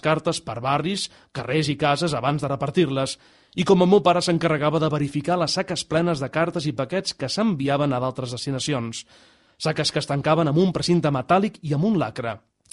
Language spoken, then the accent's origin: Catalan; Reus, Catalonia, Spain; born there; Soc nascut a Reus